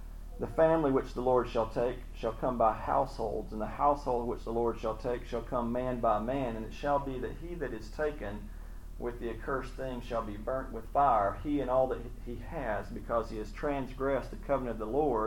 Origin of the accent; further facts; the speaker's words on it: United States; Now, I've always had a problem with that because I'm an American.